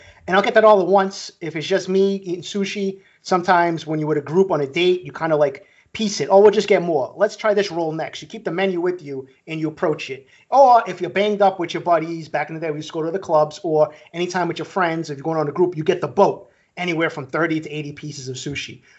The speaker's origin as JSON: {"language": "English", "country": "United States", "said": "Me, I'm American."}